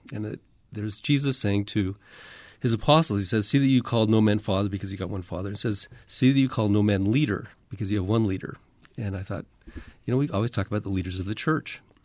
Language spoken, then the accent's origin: English; Salt Lake City, Utah, United States; they know I'm from Salt Lake City. They know I grew up in the church.